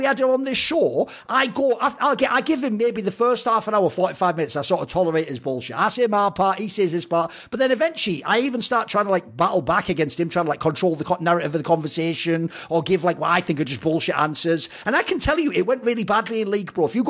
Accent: United Kingdom; where I come from in the UK, I sound like I should be collecting a fucking like unemployment check with my accent, you idiot.

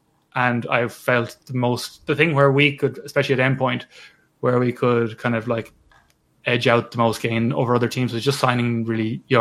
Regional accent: Connacht, Ireland; So I'm from the West Galway in the west of Ireland

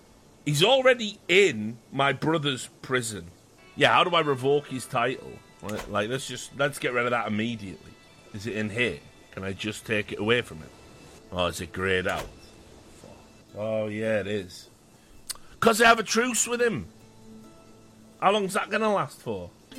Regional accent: Wales, United Kingdom; I'm Welsh, so fuck that.

